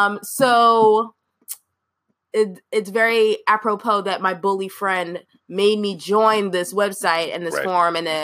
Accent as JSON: {"language": "English", "region": "New Jersey", "country": "United States", "said": "But I'm from the East Coast. Jersey girl, New York rappers."}